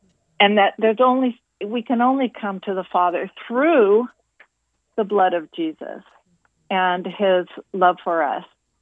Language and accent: English; Brazil; Brazil was, because we lived in the interior, so actually there were two very distinct time zones, if you will, that we experienced. One was in the interior that was very much like the cowboy days in the United States.